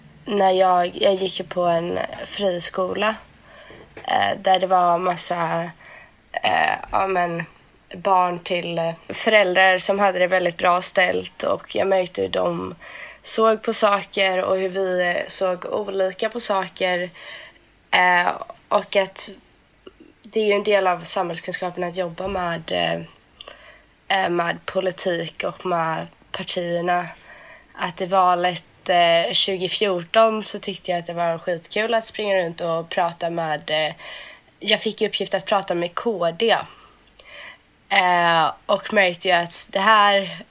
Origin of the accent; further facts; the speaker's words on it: Kungälv, Västra Götaland County, Sweden; satt i ungdomsfullmäktige i Kungälv där jag kommer ifrån.